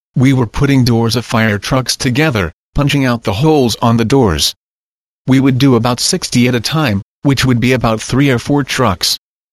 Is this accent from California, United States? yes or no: no; Colorado Springs, Colorado, United States; also born or lived in Farmington, United States / Union Lake, United States; I am from Colorado Springs, Colorado. I am formerly from Farmington and Union Lake in the state of Michigan.